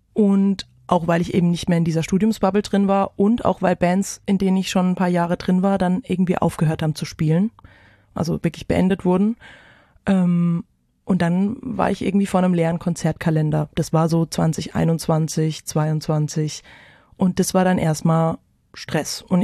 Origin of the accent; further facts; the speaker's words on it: Bretten, Baden-Württemberg, Germany; now in Mainz, Germany; Ich bin 28 Jahre alt und ich wohne in Mainz. Ich komme ursprünglich aus dem Badischen in der Nähe von Karlsruhe, Bretten.